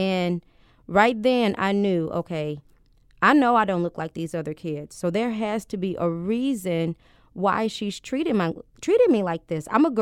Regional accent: St. Louis, Missouri, United States; I am born and raised in St. Louis. My mom always wanted us to have the best.

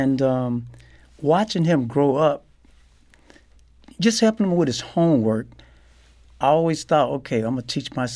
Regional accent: St. Louis, Missouri, United States; Yeah, I think just growing up in St. Louis, you learn resilience. And I think there's a toughness about St. Louis or Missouri.

